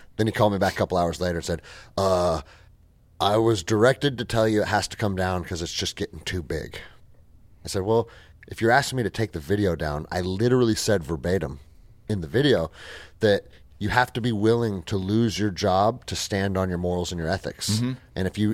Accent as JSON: {"language": "English", "town": "Seattle", "region": "Washington", "country": "United States", "tie": "born or raised there", "said": "I mean, I grew up in Seattle. I was a little skater kid at 13 years old"}